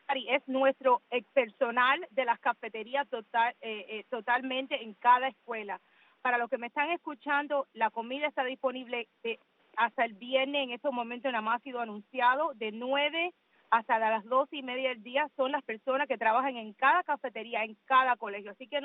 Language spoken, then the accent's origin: Spanish; Cuba; born there; tú sabes que nací en Cuba